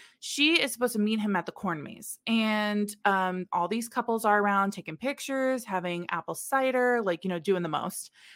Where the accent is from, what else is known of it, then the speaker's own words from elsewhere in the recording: Midwest, United States; We are in the Midwest. We grew up in the Midwest, both you and I.